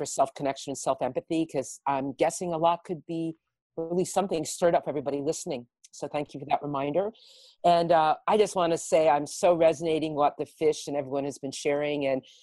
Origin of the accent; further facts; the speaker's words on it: New York, United States; And I just realized I'm going at a New York minute. I am a New Yorker, so I hope I was speaking slowly enough for people to get all that.